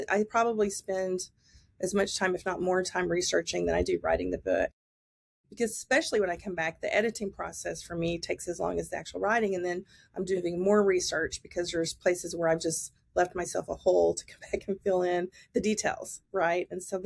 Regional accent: Texas, United States; And because I am from Texas and I grew up in a town where that was a big thing, the oil discovery and World War II, so just all over the place.

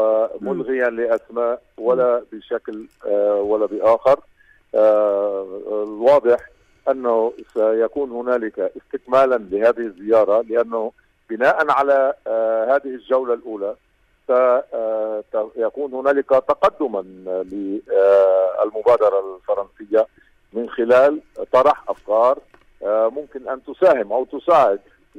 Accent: Lebanon; تبقى المسؤولية مسؤوليتنا كلبنانيين

